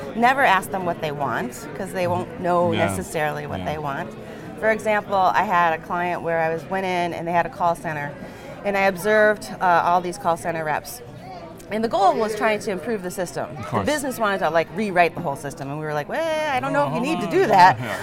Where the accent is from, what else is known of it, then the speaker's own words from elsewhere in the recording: Cleveland, Ohio, United States; I'm from Cleveland.